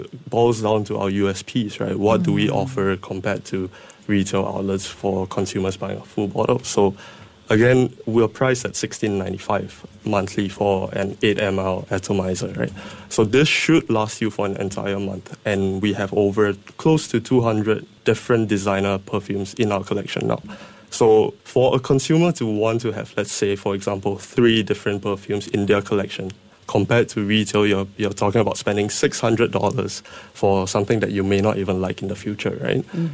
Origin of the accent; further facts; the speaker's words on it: Singapore; So when I came back as a normal Singaporean, I went to the duty-free.